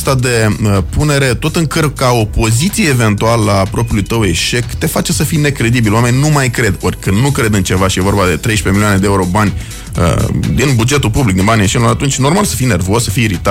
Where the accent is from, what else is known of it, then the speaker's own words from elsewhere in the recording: Iași, Iași County, Romania; ori noi chiar merităm ca ieșeni să avem și noi un trai mai bun